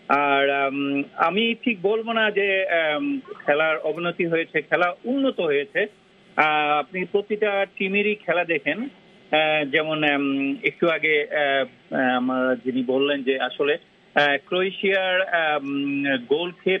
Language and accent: Bangla; Bangladesh; আমি যখন খেলতাম বা আমরা যারা মানে বাংলাদেশি বা ওই দিকের, আমরা সবসময় ব্রাজিল আর আর্জেন্টিনার একটা দেখেছি